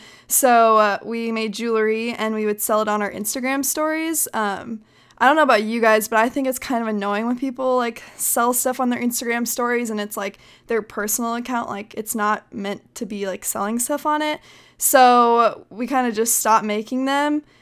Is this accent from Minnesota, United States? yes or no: yes; Minnesota, United States; So I'm from Minnesota and I road tripped out to Colorado where I go to college.